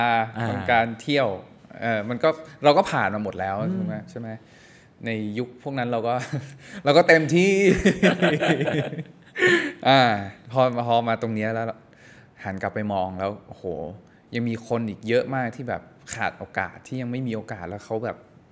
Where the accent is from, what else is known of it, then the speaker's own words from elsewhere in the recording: Lampang, Thailand; ชวนนักกีฬายูโดที่ลำปางครับมาซ้อมมาเทรนที่กรุงเทพเพราะว่าจากการที่เราได้เติบโตมาที่แถวนั้น